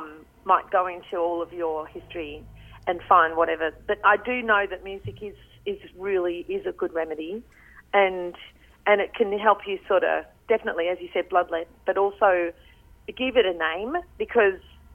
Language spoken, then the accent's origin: English; Australia; I think that's one of the perks of being an Australian artist is that we do get to actually drive and be a part of our country